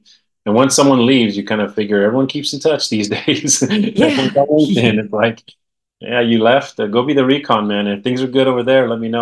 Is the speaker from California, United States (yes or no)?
yes; California, United States; I grew up in the Bay Area. I mean, Silicon Valley, it's there